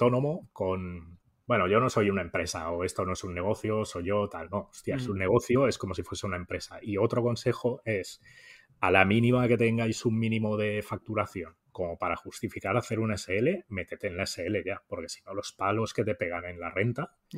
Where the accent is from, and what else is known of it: Barcelona, Catalonia, Spain